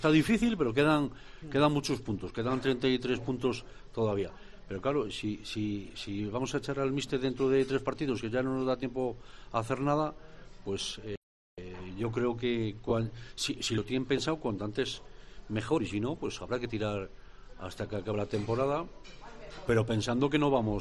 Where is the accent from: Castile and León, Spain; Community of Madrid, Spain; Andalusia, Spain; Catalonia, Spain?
Castile and León, Spain; León; Yo soy de León